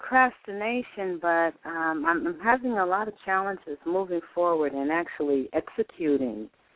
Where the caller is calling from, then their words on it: Cleveland, Ohio, United States; calling again. I'm calling from Cleveland, Ohio.